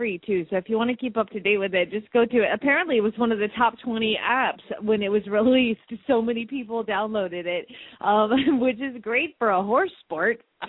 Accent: Phoenix, Arizona, United States; from Phoenix, Arizona

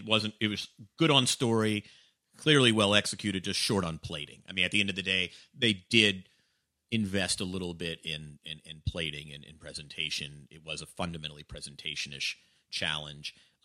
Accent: New Orleans, Louisiana, United States; I'm from New Orleans. Now I get to cook my home food and call it Renaissance.

